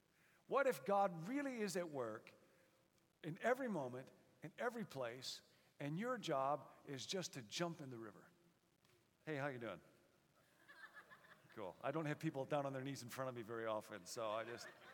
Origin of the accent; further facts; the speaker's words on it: Rockford, Illinois, United States; And growing up in Rockford, I used to picture this verse as a, you know, leafy green forest with lots of streams and brooks